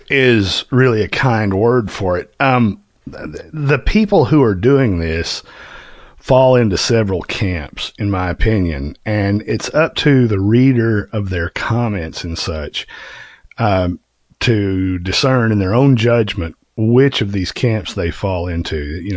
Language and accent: English; United States; I'm an American, and I'm a white nationalist